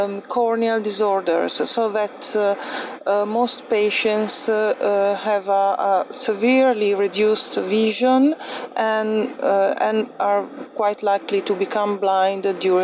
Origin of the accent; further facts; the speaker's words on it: Italy; I come from Italy.